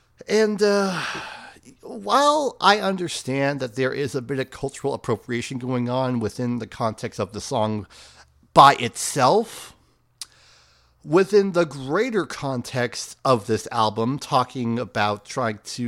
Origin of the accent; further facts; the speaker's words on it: California, United States; As a young kid growing up in California Bay Area, I listened to a lot of pop music.